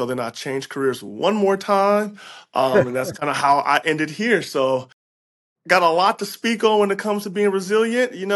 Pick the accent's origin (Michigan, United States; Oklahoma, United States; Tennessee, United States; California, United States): Michigan, United States; Detroit; Grew up in Detroit in the 90s. So it wasn't the best place to be. And I grew up in the heart of Detroit on the west side.